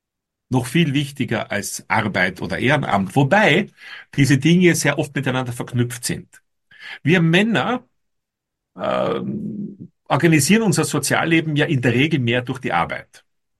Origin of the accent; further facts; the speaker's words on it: Austria; ich bin Österreicher